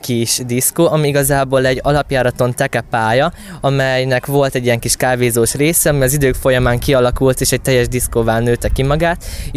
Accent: Jánoshalma, Bács-Kiskun, Hungary; Én Jánoshalmáról jöttem.

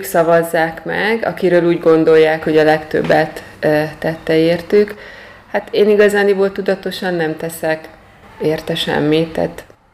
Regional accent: Kiskunhalas, Bács-Kiskun, Hungary; Törzsgyökeres kiskunhalasi vagyok. Itt végeztem a középiskolát a Szilágyi gimnáziumban, úgyhogy tulajdonképpen visszajöttem ide dolgozni. 2000-ben szereztem meg a diplomámat, és azóta itt dolgozom.

